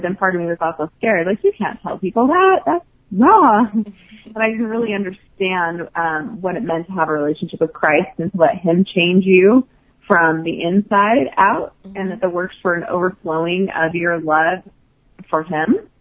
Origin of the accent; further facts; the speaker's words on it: Provo, Utah, United States; Okay, so I was born and raised in the Mormon Church in Provo, Utah, which back in the 80s, 90s was fairly, I think my high school was maybe 99 or 98% LDS. So I grew up in a very LDS culture.